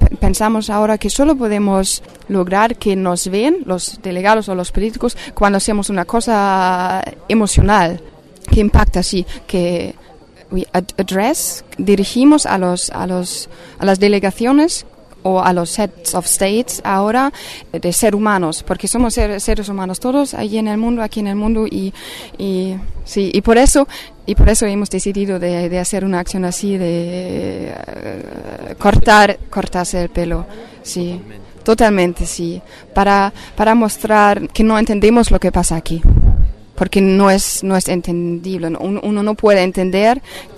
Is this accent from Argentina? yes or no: no; Germany; yo soy de Alemania, pero estoy aquí con un grupo de jóvenes de Alemania